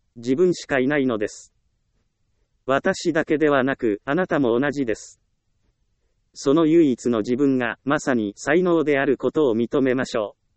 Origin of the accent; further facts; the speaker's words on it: Ehime, Japan; 私は愛媛県で生まれ、厳しい親元で育ちました。